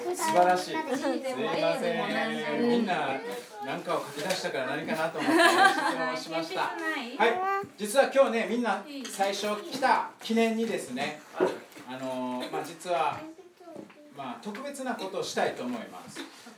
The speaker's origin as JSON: {"language": "Japanese", "region": "Kansai", "country": "Japan", "tie": "born or raised there", "also_born_or_lived": "Nagoya", "said": "私は名古屋で生まれて、まあ、関西の方、大阪、京都とかあっちの方で育ちました。"}